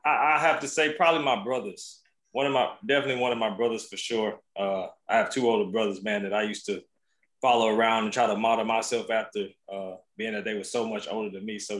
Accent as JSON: {"language": "English", "region": "Florida", "country": "United States", "tie": "born or raised there", "said": "Like I said, naturally, I'm from Florida. So I'm from two football states already."}